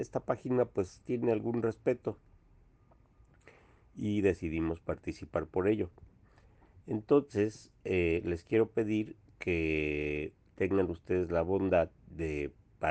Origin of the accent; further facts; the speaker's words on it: Iztacalco, Mexico City, Mexico; Nosotros somos un grupo de Iztacalquenses organizados que queremos cambiar nuestra alcaldía para bien.